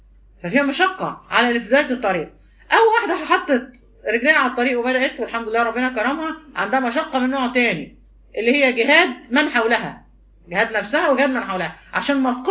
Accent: Egypt; كل حد بيتكلم في مصر، بيتكلم على بلدنا مصر

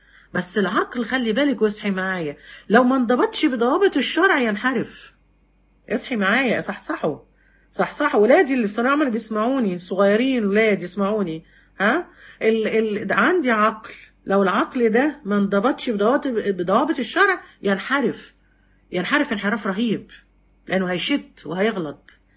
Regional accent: Egypt; اتكلم عن مستوى بلادنا مصر

